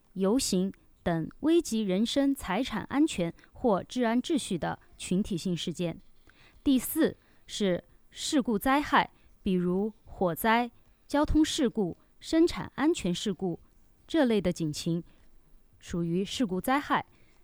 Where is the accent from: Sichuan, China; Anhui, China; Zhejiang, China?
Sichuan, China; 当然我们都是四川人的话